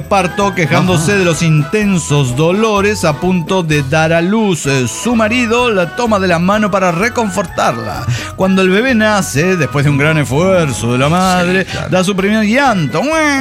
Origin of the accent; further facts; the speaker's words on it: Santander, Cantabria, Spain; de Santander, España.